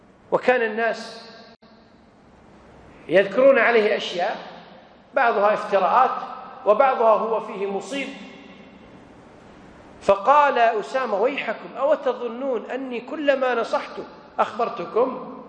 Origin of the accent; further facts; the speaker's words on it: Kuwait; اللي هو ولي الأمر في البلد عندنا في الكويت